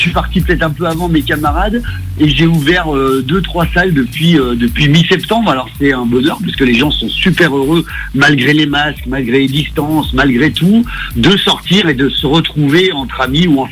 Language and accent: French; France; je suis un Français moyen dans le bon sens du terme.